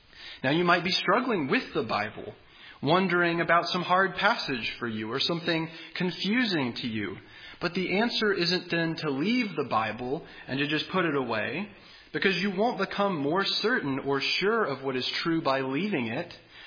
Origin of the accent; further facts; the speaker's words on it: Florida, United States; I grew up in Florida, and often we'd see an airplane with words trailing behind the airplane, usually advertising for somebody.